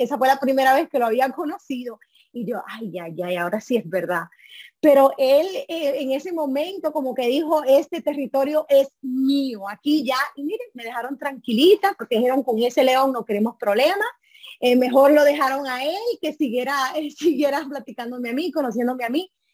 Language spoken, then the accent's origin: Spanish; New York, United States; born there; Yo no soy dominicana, por si no lo sabían. Yo soy de madre guatemalteca y padre hondureño, y yo nací en Nueva York, en el Bronx. Pero me he juntado tanto con los dominicanos que ya me han adoptado.